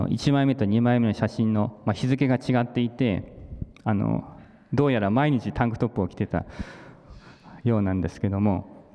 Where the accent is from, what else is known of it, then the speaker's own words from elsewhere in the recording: Yokosuka, Kanagawa, Japan; 僕は横須賀の教会に行ったわけですけども、その地元の横須賀の教会でも